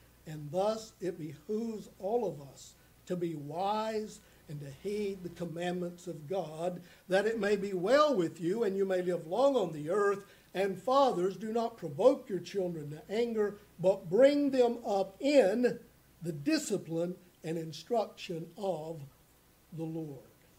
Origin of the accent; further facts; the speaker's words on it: North Carolina, United States; I'd gone down to preach a funeral in my hometown in North Carolina.